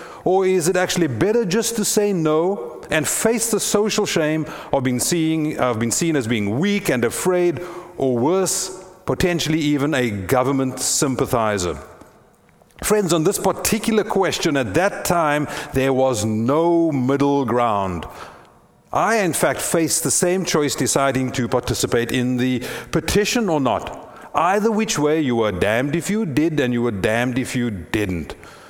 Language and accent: English; South Africa; many of you are familiar with my story of growing up in South Africa under the oppressive hand of the apartheid regime